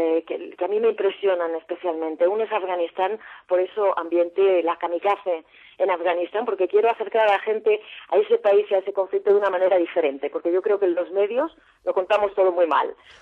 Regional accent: Granada, Andalusia, Spain; y yo soy de Granada, con lo cual me parecía mucho aquella gente

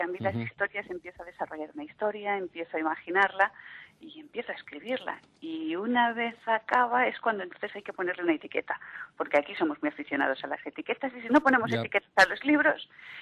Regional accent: Madrid, Community of Madrid, Spain; yo, como soy alguien de Madrid y veo Barcelona con una cierta perspectiva

